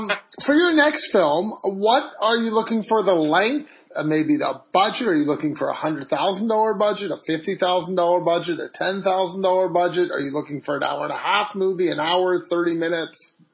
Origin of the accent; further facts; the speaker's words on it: Canada; I'm Canadian